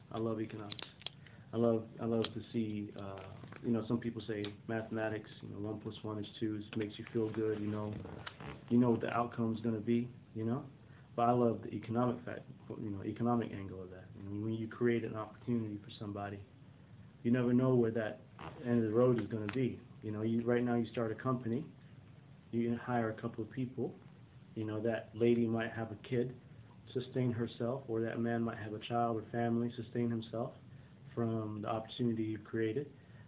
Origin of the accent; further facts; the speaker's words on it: Somaliland, Somalia; also born or lived in London; now in Dayton, United States; Originally from, my heritage is from East Africa, in the country that is called Somalia, although where I'm from is Somaliland, and that place is trying to get its own independence.